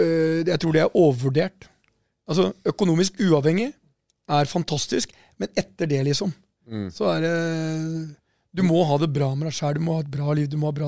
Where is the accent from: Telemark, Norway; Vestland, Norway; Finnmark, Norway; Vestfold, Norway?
Telemark, Norway; Porsgrunn; jeg kom fra Porsgrunn